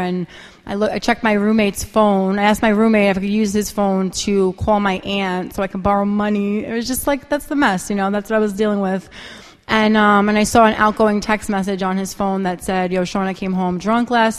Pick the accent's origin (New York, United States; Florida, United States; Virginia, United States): New York, United States; Brooklyn; it was the fact that I grew up in Brooklyn, it was the subway.